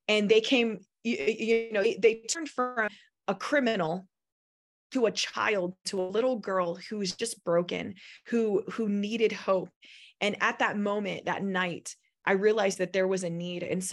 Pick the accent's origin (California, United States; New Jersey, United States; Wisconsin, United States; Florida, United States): Florida, United States; Orlando; So I found myself back in my hometown of Orlando, Florida, completely lost, no husband, no kids, no career, nothing.